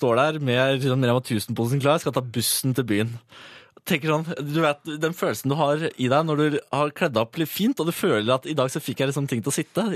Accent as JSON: {"language": "Norwegian", "region": "Eastern Norway", "country": "Norway", "said": "Vi er fra Østland, begge to."}